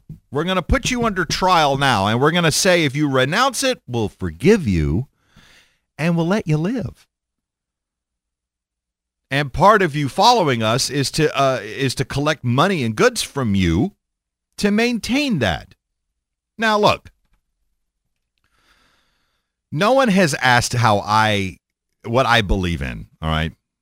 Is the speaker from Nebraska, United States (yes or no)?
no; Texas, United States; It happened in my home state of Texas, where I grew up.